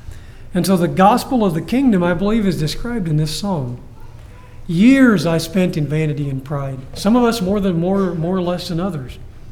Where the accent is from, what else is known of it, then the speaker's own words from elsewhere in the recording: Tennessee, United States; I remember I grew up in Tennessee. One of the old brothers in our congregation would pick this song so many times